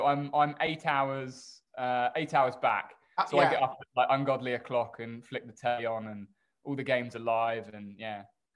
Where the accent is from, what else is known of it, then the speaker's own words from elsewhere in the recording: Pratt's Bottom, London, United Kingdom; That is exactly right. That's where I spent, you know, that's where I grew up, sure.